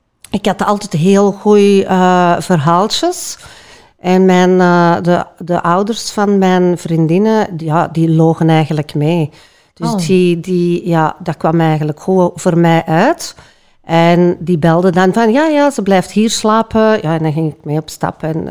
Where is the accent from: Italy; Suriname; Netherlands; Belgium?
Belgium; Antwerp; Ik kom uit Antwerpen, een deelgemeente van Antwerpen. In een eigenlijk een normaal doorsnee gezin. Met een mama, papa en een zus die 4 jaar ouder is